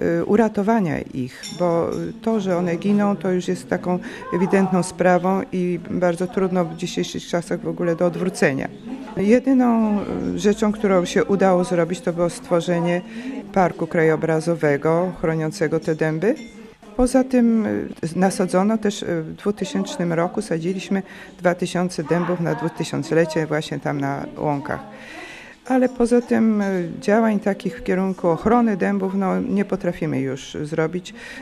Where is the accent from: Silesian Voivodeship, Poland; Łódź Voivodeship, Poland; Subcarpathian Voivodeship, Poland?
Subcarpathian Voivodeship, Poland; born there; now in Poznań, Poland; Nie, nie urodziłam się w Rogalinku, urodziłam się na Podkarpaciu. Moja cała rodzina pochodzi z Podkarpacia, spod Jasła. Ale potem przewędrowali zaraz po wojnie na ziemię zachodnie i tam z miejsca na miejsce się przeprowadzaliśmy.